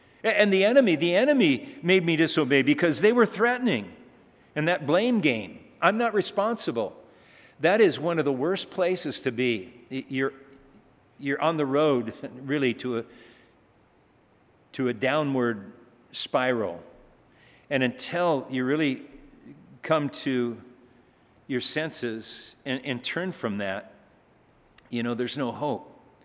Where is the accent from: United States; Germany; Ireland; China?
Germany; English is a second language; I'm from Germany, in the Autobahn.